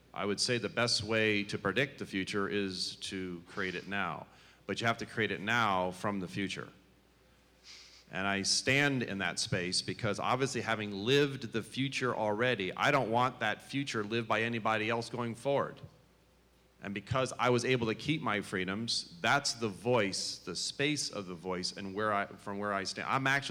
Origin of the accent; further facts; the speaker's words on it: Vermont, United States; also born or lived in Texas; See, I come from Texas and Vermont. Texas was a republic before it became a state. I grew up most of my youth and until young adulthood in Vermont